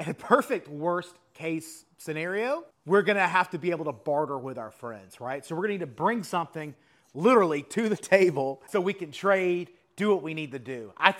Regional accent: Atlanta, Georgia, United States; You know, we're natively from the Atlanta area, so she'll go back home and visit family.

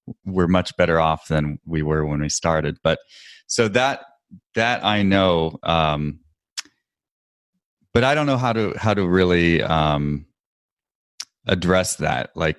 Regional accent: Portland, Oregon, United States; my wife and I worked in Washington, D.C. I'm from Portland

